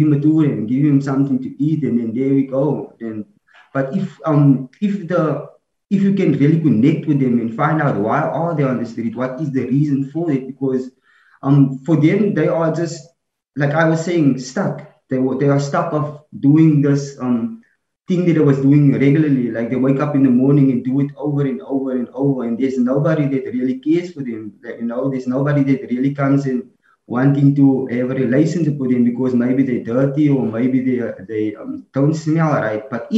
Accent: Mitchells Plain, Western Cape, South Africa; I'm originally from Mitchell's Plain

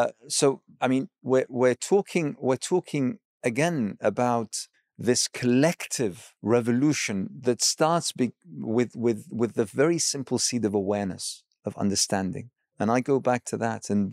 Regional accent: Iraq; people understand that I hail from Iraq

